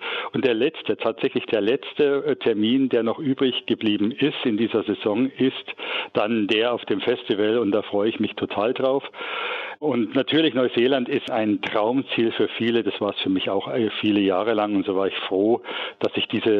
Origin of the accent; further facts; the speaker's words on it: Ludwigstadt, Bavaria, Germany; Ich bin aufgewachsen in Ludwigstadt, was ja nicht weit entfernt ist von Saalfeld, allerdings auf westlicher Seite des Zaunes. In kleinen Städtchen also aufgewachsen, in 3 Richtungen, wo ich geguckt habe, war der Zaun.